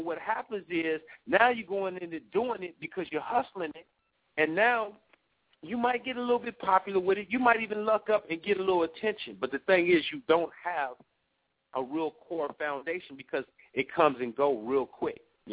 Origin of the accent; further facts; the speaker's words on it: Oakland, California, United States; And I was like, man, you know, I'm from East Oakland. That's all I know.